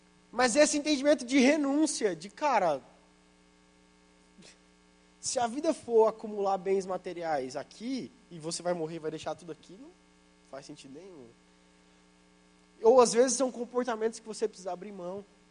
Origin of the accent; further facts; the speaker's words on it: Mato Grosso do Sul, Brazil; Eu sou do Mato Grosso do Sul e lá tem rio, a gente nadava em rio bastante.